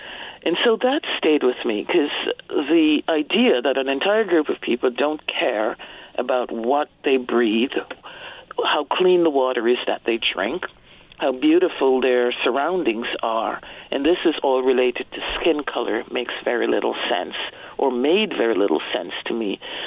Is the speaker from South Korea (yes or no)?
no; Jamaica; moved away as an adult; now in United States; I am originally from Jamaica and spent my first 20 years there. Since then, I've been living in the U.S.